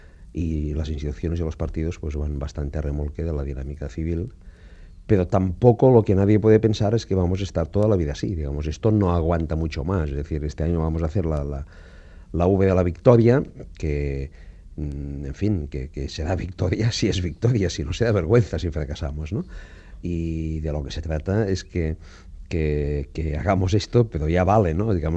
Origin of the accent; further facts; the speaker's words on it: Catalonia, Spain; nosotros somos los catalanes, somos los lituanos del Estado español